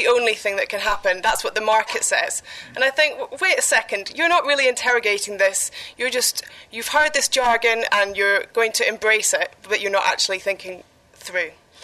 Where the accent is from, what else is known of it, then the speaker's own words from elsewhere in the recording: Edinburgh, Scotland, United Kingdom; also born or lived in London; I'm from Edinburgh, which is a city that has historically had a huge banking industry